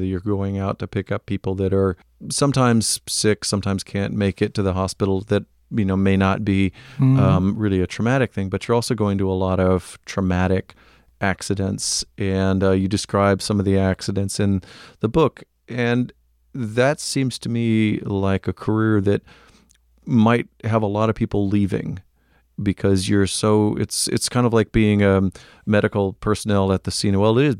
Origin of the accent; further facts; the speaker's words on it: Toledo, Ohio, United States; there was also a time that you spent in my hometown of Toledo, Ohio.